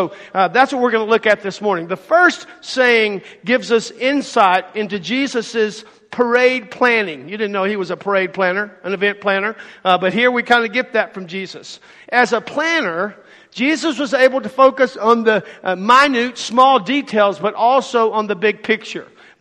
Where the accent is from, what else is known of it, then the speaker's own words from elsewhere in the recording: Lorenzo, Texas, United States; I grew up in Lorenzo. We showed livestock at the Crosby County Livestock Show.